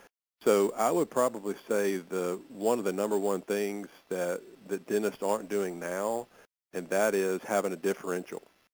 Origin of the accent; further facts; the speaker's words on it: Monroe, Louisiana, United States; And we're from Monroe, Louisiana, which is in the northeast part of the state.